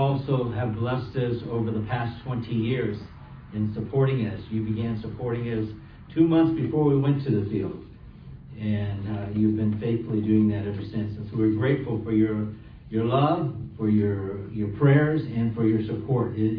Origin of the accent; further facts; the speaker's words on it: Salem, Oregon, United States; I grew up in the state of Oregon. Again, as I mentioned then in Sunday School, please pray for Oregon. That's a state that I grew up in. I was born in Salem, the capital